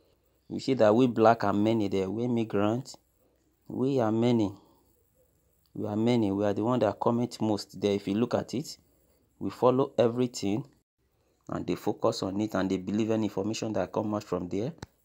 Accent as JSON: {"language": "English", "country": "Nigeria", "second_language": "English", "moved": "as an adult", "lives_now": "Libya", "said": "I'm from Nigeria. I stay in Libya. So I've been here for almost 5 years. I'm 30 years of age."}